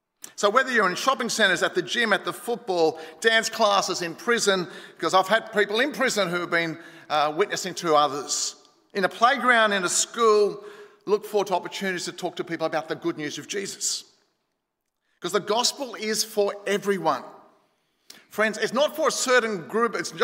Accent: Sydney, New South Wales, Australia; I'm from the western suburbs of Sydney.

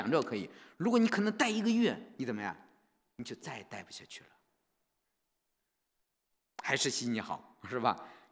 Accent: China; 他永远不像我们中国人，我们中国人都有一个安定的家

